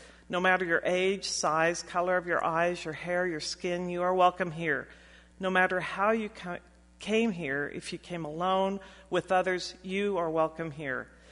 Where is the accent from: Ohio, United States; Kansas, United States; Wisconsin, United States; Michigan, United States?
Kansas, United States; Wichita; I'm from Wichita, Kansas.